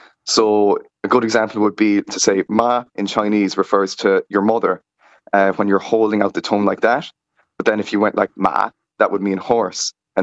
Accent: Munster, Ireland; considering that I'm from Kerry and I went to Shanghai

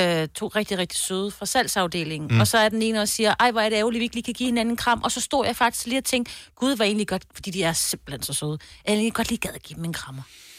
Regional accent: Jutland, Denmark; jeg kommer også fra Jylland

